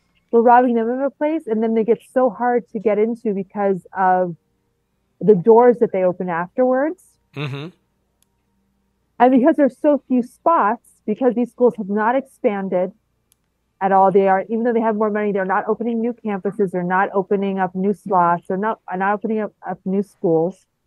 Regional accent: New York, United States; I grew up in Long Island.

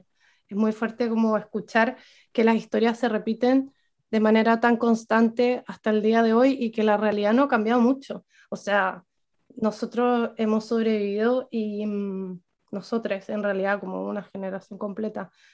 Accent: Chile; se ve también muy fuerte como lo conservadora que es nuestra sociedad, como chilenos, digo.

